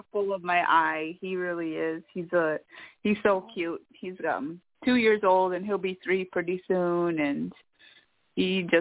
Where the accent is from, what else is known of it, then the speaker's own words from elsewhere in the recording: North Dakota and South Dakota, United States; Well, I am from the Sistan-Waukesan Dakota Oyate tribe of North Dakota and South Dakota